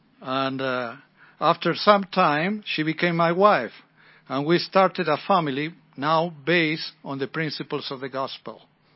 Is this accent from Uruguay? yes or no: yes; Montevideo, Uruguay; my wife and I were baptized in Montevideo, Uruguay, my home country.